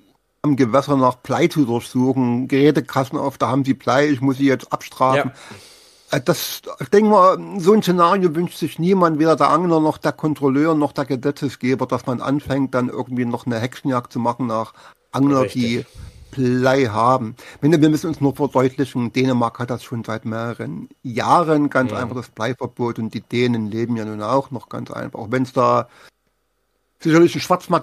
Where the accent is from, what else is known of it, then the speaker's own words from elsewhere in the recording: East Germany, Germany; Also ich bin ja ein Kind des Ostens